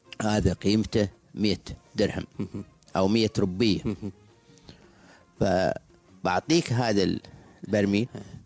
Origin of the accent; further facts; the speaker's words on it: Abu Dhabi, United Arab Emirates; أنا أتذكر لما صار عندنا في أبوظبي